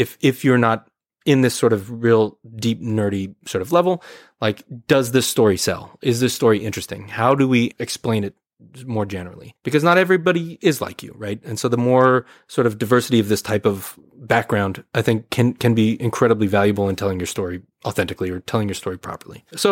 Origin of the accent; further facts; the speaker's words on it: United States; right? And I'm American.